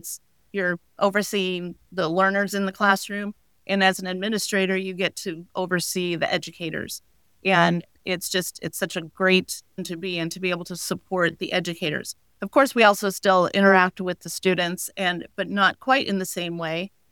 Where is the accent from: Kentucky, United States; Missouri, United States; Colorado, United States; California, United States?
Missouri, United States; St. Charles; So I grew up in St. Charles, Missouri, went to a Lutheran school, Emmanuel, there, and had a fantastic education there.